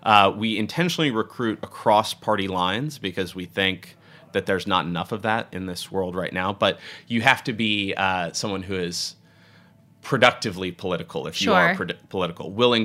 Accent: Houston, Texas, United States; moved away as an adult; I grew up in Houston, and then I came to Connecticut for college, and immediately everybody said, oh, you know, do you own a horse? Where's your cowboy hat?

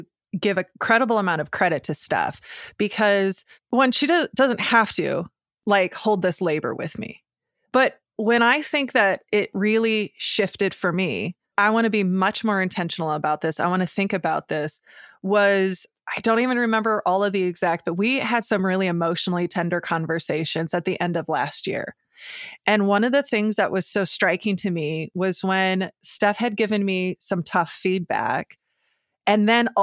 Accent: Iowa, United States; particularly growing up in Iowa, it's an incredibly homogenous culture.

